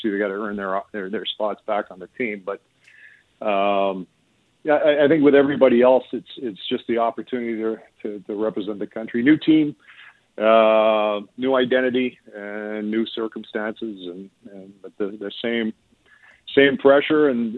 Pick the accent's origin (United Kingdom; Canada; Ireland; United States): Canada; as a Canadian and as a hockey fan